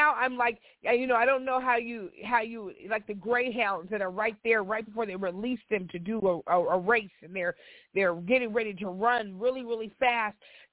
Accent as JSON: {"language": "English", "region": "West Coast", "country": "United States", "said": "I'm not from the East Coast. God sent me here from the West Coast"}